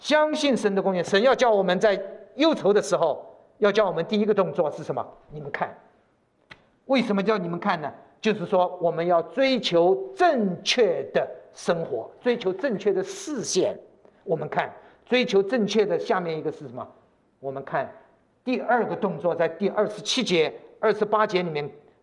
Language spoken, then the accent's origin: Chinese; Shanghai, China; born there; 那我1个月就在回到了我的家乡。我是生在上海，所以到上海1个月住在那边。